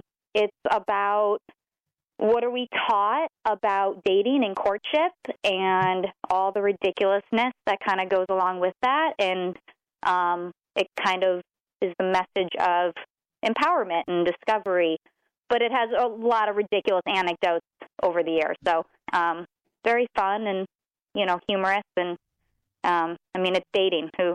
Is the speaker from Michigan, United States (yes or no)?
yes; Michigan, United States; now in San Diego, United States; I'm from Michigan. I'm actually here right now in my parents' house. It's freezing here, but I live in San Diego.